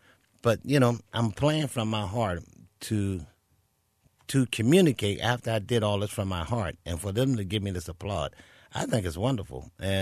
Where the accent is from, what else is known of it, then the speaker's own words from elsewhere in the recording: Pittsburgh, Pennsylvania, United States; Well, Pittsburgh is my hometown, and it's where my roots are.